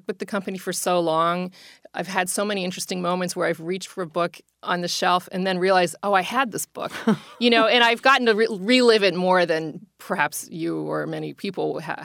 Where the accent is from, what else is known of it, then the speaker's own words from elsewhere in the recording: Pittsburgh, Pennsylvania, United States; You know, I grew up in Pittsburgh. I hadn't seen a beach when I was a little kid.